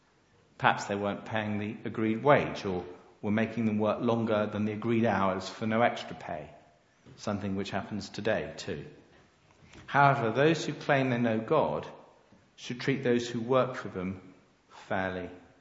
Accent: United Kingdom; We're British, so we don't do that.

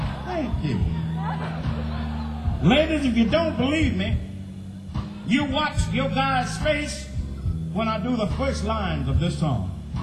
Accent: Indianola, Mississippi, United States; Before I left my hometown of Indianola, Mississippi, woo-hoo!

